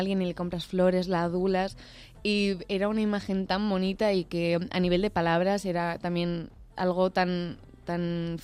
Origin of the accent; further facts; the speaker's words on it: Aragon, Spain; Yo soy aragonesa y una tradición muy bonita que existe en Zaragoza es en el Día del Pilar